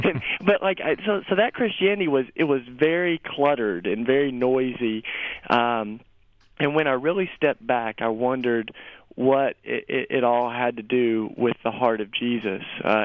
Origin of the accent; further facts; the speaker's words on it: Tennessee, United States; I was raised in the Bible Belt in East Tennessee, you know, in the southern part of the U.S., where it's just like everything is Christian